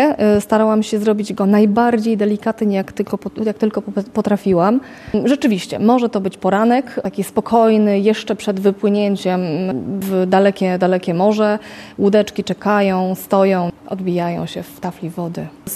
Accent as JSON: {"language": "Polish", "region": "Silesian Voivodeship", "country": "Poland", "lives_now": "Szczecin, Poland", "said": "moje pochodzenie, bo jestem ze Śląska i tego morza zawsze było mi mało. Przeprowadziłam się do Szczecina. Jak wiadomo, Szczecin leży nad morzem"}